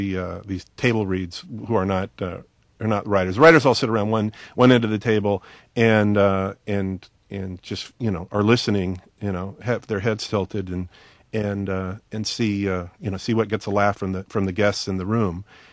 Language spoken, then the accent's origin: English; Portland, Oregon, United States; Krusty was based on a TV show clown. Who I grew up with in Portland, Oregon, named Rusty Nails.